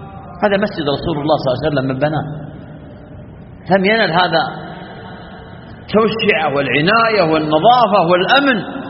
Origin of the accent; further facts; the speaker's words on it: Saudi Arabia; بلادنا المملكة العربية السعودية